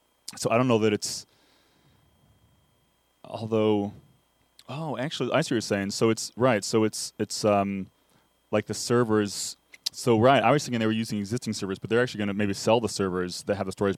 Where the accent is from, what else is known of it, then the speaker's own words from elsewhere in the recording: Cleveland, Ohio, United States; And you know, we're from Cleveland.